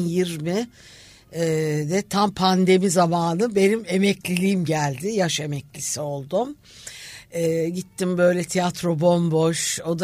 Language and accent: Turkish; Istanbul, Turkey; Ben İstanbul doğumluyum. Kuzguncuk'ta doğdum.